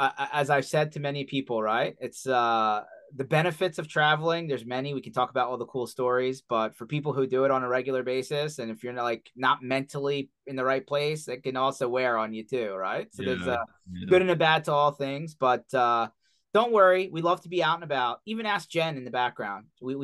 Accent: Philadelphia, Pennsylvania, United States; Yes, I'm definitely from Philadelphia. There's no question about it.

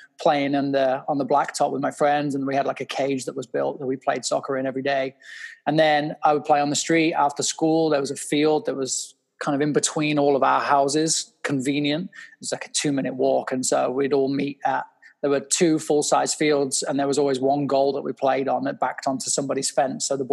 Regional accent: Daventry, East Midlands, United Kingdom; I grew up in a real small town called Daventry, central England.

